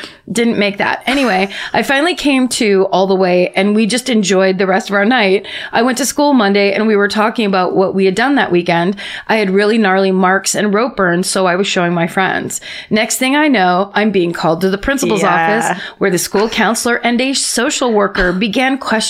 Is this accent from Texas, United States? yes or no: yes; Dallas, Texas, United States; I'm from Dallas, Texas, and people here love to go to the dirty ass lakes and go tubing.